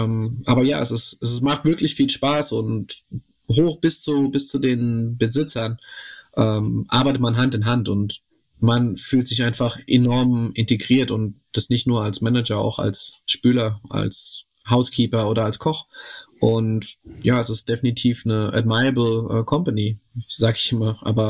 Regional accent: Romania; aber ich komme eigentlich aus Rumänien und da haben wir das so gemacht

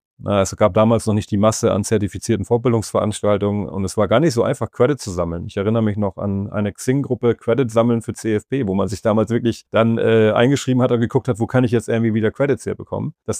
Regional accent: Hamburg, Germany; Also ich komme vom Dorf hier aus den Vier- und Marschlanden.

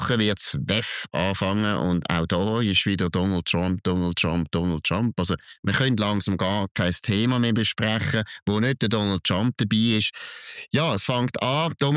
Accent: Switzerland; Und das müssen wir uns als Schweizer schon merken.

